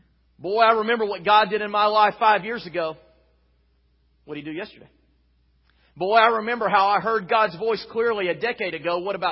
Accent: Dallas, Texas, United States; The church that I grew up in is in the Dallas-Fort Worth area. Actually, it's in downtown Dallas.

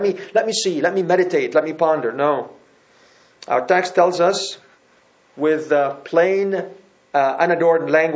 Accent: Lebanon; I grew up in Lebanon and I know the hot burning sun.

